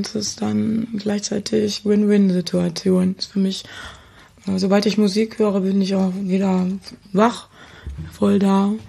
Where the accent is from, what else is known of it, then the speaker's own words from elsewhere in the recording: Paderborn, North Rhine-Westphalia, Germany; Ich komme aus Nordrhein-Westfalen. Damals musste man immer fahren. In Paderborn, da wo ich herkomme, gibt's nichts.